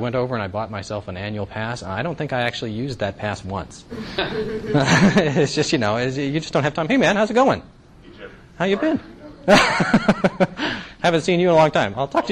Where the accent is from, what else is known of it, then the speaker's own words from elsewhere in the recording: Santa Clarita, California, United States; But anyway, I am from California, obviously. I'm from Santa Clarita.